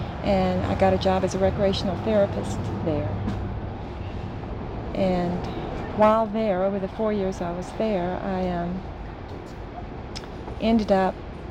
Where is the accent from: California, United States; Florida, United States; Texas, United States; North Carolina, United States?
North Carolina, United States; Asheville; born there; also born or lived in Laurinburg; I was born in Asheville.